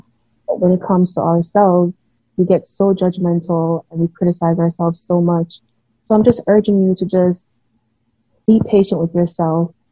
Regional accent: Jamaica; also born or lived in New York City, United States; I was born in Jamaica, I was partially raised there, and I lived part of my life in NYC, the Bronx to be exact.

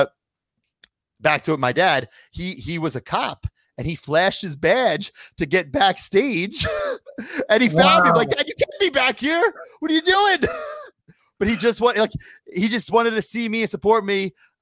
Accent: Long Island, New York, United States; It was Nassau Coliseum, where my hometown, Long Island.

